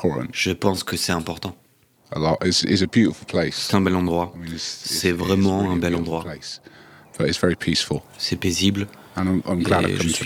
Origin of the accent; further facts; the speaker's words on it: Bristol, South West England, United Kingdom; French is a second language; je viens d'Angleterre, de Bristol. C'est la première fois que je viens ici.